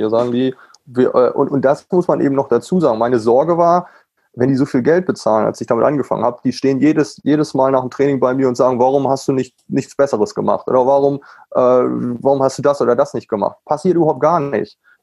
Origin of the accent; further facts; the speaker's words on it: Germany; now in United States; als Deutscher komme ich da rüber